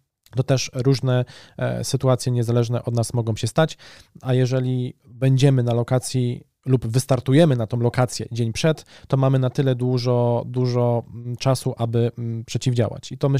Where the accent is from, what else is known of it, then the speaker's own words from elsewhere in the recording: Szczecin, West Pomeranian Voivodeship, Poland; z racji tego, że jesteśmy ze Szczecina.